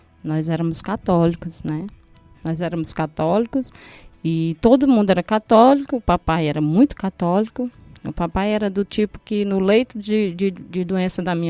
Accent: Irapuá, Ceará, Brazil; Nós somos lá do Irapuá. É Irapuá, aqui próximo a Nova Russas.

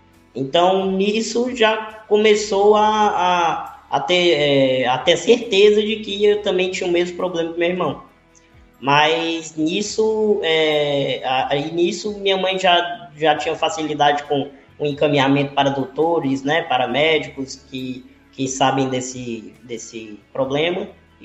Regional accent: Nova Russas, Ceará, Brazil; born there; Eu nasci em Nova Rússia, eu nasci em 2001

